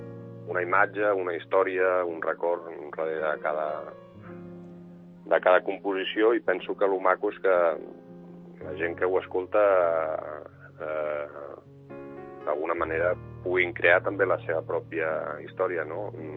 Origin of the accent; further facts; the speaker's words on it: Barcelona, Catalonia, Spain; born there; Jo sóc nascut aquí a Barcelona, però de pares estrangers